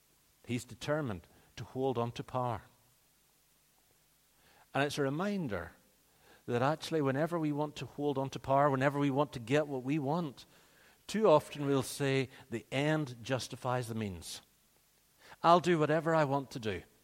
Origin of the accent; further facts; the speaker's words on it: Northern Ireland, United Kingdom; I grew up in Northern Ireland.